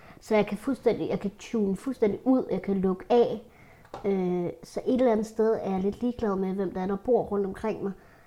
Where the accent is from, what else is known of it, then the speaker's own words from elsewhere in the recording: Copenhagen, Capital Region of Denmark, Denmark; jeg er født og opvokset i Storkøbenhavn, med forældre i et lejlighedskompleks